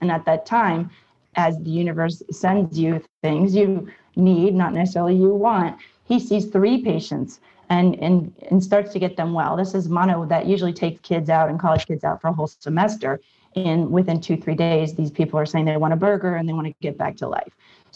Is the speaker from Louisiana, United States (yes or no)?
yes; New Orleans, Louisiana, United States; So I'm from New Orleans. I graduated from LSU Medical School in internal medicine, and I come from a family of physicians.